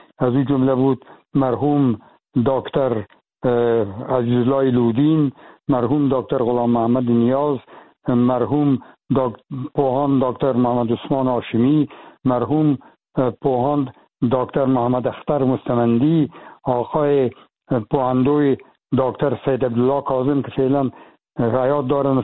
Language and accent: Persian; Afghanistan; moved away; من از افغانستان چیز بر آمدیم